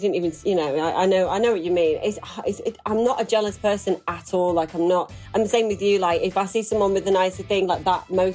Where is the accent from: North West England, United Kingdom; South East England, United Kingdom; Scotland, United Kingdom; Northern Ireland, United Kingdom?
North West England, United Kingdom; Manchester; I'm from Manchester.